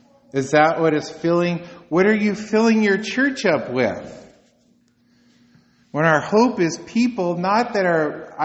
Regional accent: United States; I'm from Washington. I don't see many things.

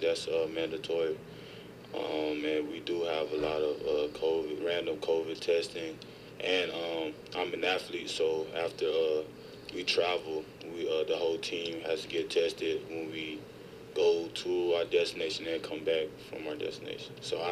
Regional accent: Jackson, Mississippi, United States; How you all doing? I'm from Jackson, Mississippi.

